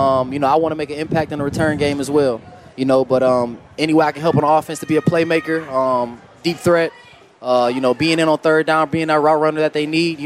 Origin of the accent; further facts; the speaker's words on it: Detroit, Michigan, United States; I'm from Detroit, so...